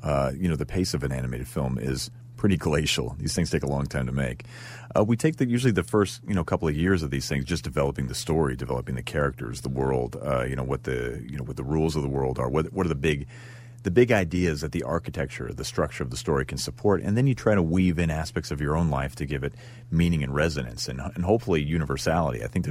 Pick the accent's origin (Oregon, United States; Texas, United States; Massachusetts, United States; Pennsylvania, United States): Oregon, United States; Portland; And I grew up in Portland, Oregon.